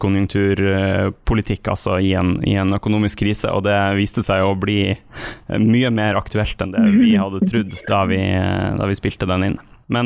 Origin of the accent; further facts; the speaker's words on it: Bodø, Nordland, Norway; Hjemme i Bodø